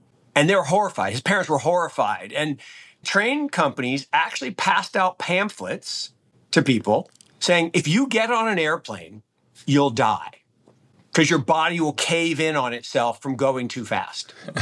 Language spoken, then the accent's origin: English; Seattle, Washington, United States; really all the way back from the early 80s where I grew up in Seattle and Microsoft